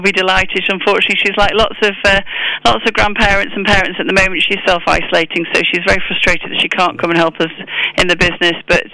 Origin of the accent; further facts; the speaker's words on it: United Kingdom; as British people, it's such a celebration that we shouldn't let what's happening at the moment overshadow it